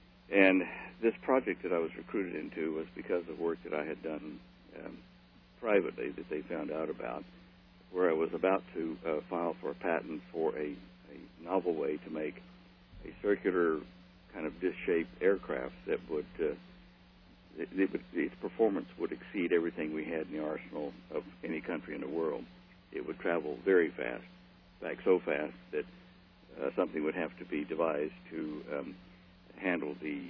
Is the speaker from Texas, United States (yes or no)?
yes; Texas, United States; born there; I was born in Texas, so I'm a native Texan, and that's a big brag.